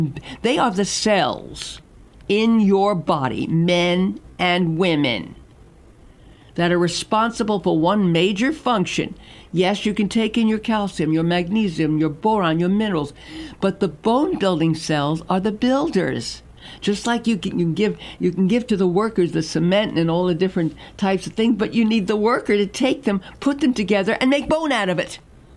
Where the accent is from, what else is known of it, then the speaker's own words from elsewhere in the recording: Brooklyn, New York, United States; I was raised in Brooklyn, the Brooklyn Dodgers.